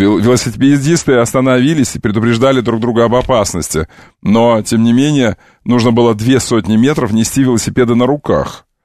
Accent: Crimea, Ukraine; Мне можно, потому что я крымчанин.

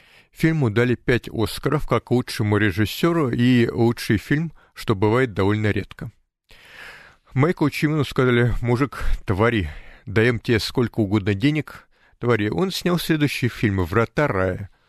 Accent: Russia; я родился в Советском Союзе, я русский, сейчас живу в Российской Федерации.

